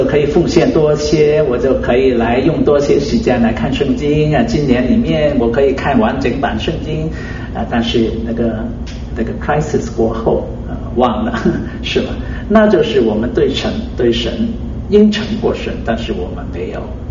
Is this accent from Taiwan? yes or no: no; China; 我们中国人说那个温柔是不一定是你好吗是很温柔的讲话